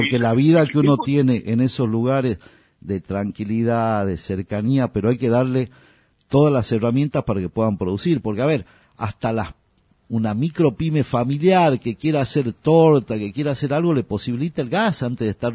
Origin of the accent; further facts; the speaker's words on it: Tafí Viejo, Tucumán, Argentina; yo durante mucho tiempo, mi infancia la pasé en Tafí Viejo